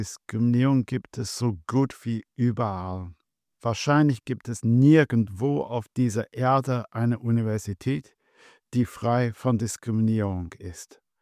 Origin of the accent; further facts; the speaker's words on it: England, United Kingdom; moved away as an adult; now in Jena, Germany; Ich komme ursprünglich aus England und bin reiner Mathematiker. 1992 kam ich nach Deutschland für meine erste Postdoc-Stelle.